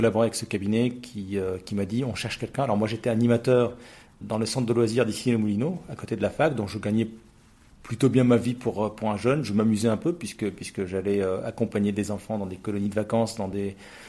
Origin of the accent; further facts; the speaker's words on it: Lebanon; now in France; Je suis né et j'ai grandi au Liban.